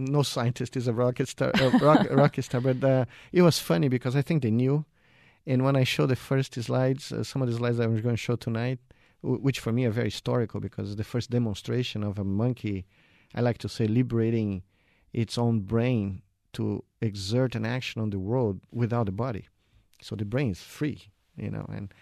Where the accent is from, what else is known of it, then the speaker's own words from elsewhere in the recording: Brazil; English is a second language; moved away as an adult; now in United States; I came from Brazil as a medical student, PhD student